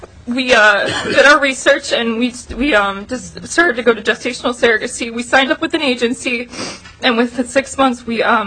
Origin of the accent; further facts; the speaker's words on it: Maple Grove, Minnesota, United States; We're from Maple Grove, Minnesota.